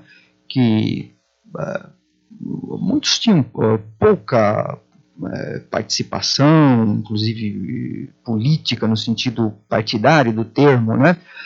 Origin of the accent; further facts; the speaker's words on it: Adamantina, São Paulo, Brazil; eu volto porque não só tenho parentes aqui, como eu gosto da cidade, a cidade em que eu nasci, onde me criei.